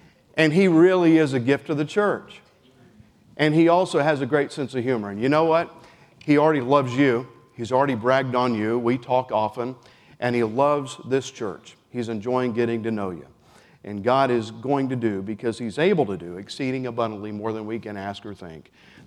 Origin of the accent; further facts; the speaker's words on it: Oklahoma, United States; I'm not from around here. I am from Oklahoma.